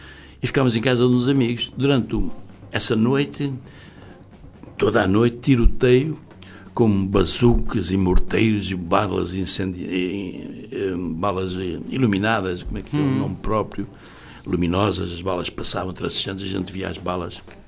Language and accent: Portuguese; Lisbon, Portugal; eu gostaria de estar mais na minha terra, gostaria de estar mais em Lisboa.